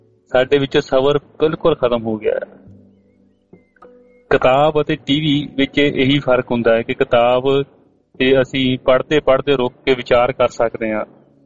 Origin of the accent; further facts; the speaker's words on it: Brisbane, Queensland, Australia; now in Melbourne, Australia; ਤੇ ਵੈਸੇ ਮੈਂ ਬ੍ਰਿਸਬਨ ਤੋਂ ਬਿਲੋਂਗ ਕਰਦਾ ਜੀ।